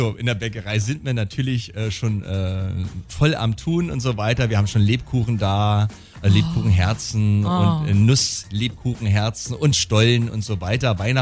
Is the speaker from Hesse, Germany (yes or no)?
no; Brandenburg, Germany; Wir kommen aus Brandenburg und deswegen habe ich mir gedacht, Sauerteig und Roggenbrot ist so die Spezialität, die wir hier so zu bieten haben.